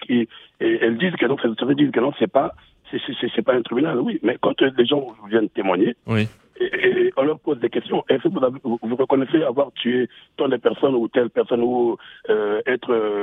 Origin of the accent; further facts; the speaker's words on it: Republic of the Congo; moi je suis du Congo-Brazzaville, c'est mon voisin d'en face.